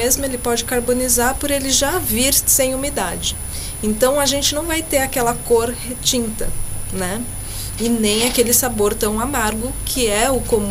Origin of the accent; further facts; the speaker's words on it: São Paulo, Brazil; eu entendo que na minha cidade, né, eu sou de São Paulo